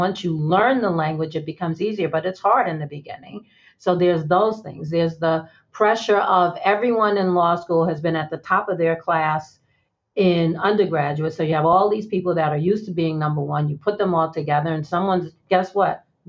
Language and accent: English; New York, United States; I grew up in Harlem. I didn't know any lawyers growing up.